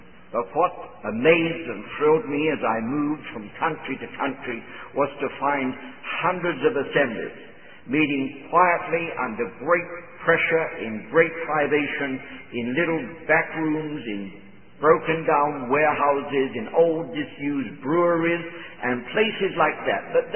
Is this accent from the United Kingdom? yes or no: yes; London, United Kingdom; born there; I'm very much from the other side of the pond, in the sense that I'm English-born, London-born, but my heritage is very Central European.